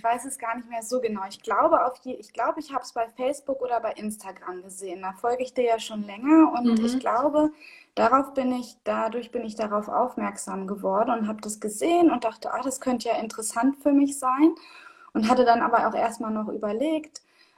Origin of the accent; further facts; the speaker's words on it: Hanover, Lower Saxony, Germany; ich komme aus Hannover